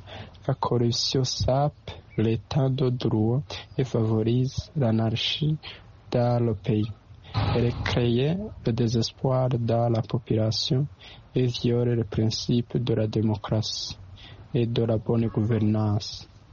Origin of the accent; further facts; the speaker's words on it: Burundi; Chez nous, au Burundi, c'est vraiment compliqué.